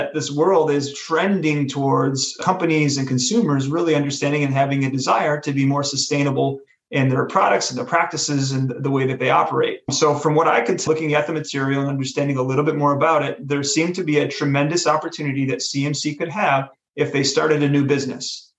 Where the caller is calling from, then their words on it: Bowling Green, Ohio, United States; and I'm calling from Bowling Green, Ohio, the Midwest.